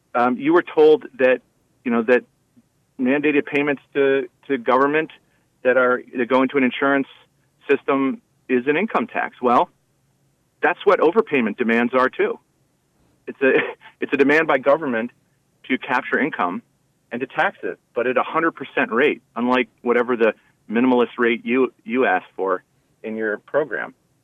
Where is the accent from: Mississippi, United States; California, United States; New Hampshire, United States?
New Hampshire, United States; I grew up in New Hampshire, okay? Like, I'm an authentic product of New Hampshire. I went to Oyster River High School.